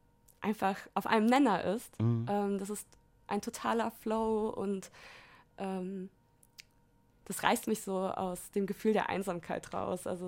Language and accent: German; Germany; born there; Nee, ich wurde in Deutschland geboren. Ich bin die erste Person in meiner Familie, die praktisch in Deutschland geboren wurde.